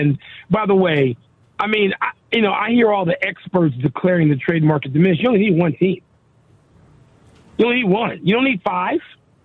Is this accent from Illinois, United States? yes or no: yes; Chicago, Illinois, United States; now in Arizona, United States; I'm in Arizona. This is you can't avoid it just being a Midwestern person and being a Chicagoan because there's so many of us here.